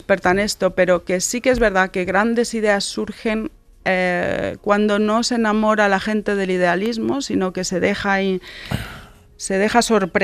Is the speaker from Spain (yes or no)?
yes; Spain; moved away as an adult; Casi nada. Me fui de España en el año 91-92.